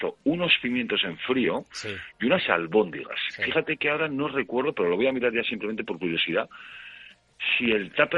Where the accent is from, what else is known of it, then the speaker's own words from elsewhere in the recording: Basque Country, Spain; yo soy vasco, llevo en Euskal Herria toda mi vida